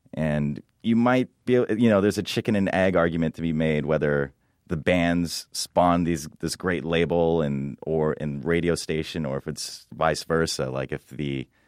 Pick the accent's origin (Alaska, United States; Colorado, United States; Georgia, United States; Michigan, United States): Georgia, United States; Atlanta; I'm from Atlanta, where bass is sort of king.